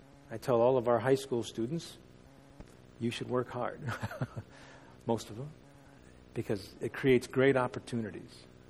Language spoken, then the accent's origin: English; United States; I was born here in America. It's not my fault. It's not. It's where I was born. So I grew up with an American view of life.